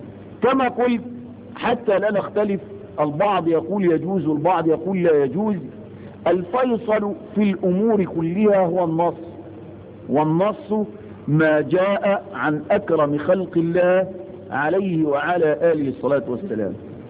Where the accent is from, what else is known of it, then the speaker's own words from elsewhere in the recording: Egypt; نحن في بلد، وأي بلد لا يخلو من هذا